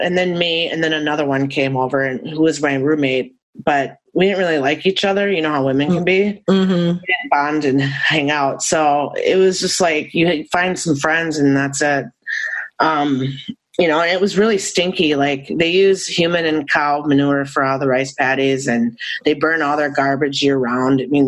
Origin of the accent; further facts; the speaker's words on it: Minnesota, United States; I'm from Minnesota, so we have extreme summer and winter there.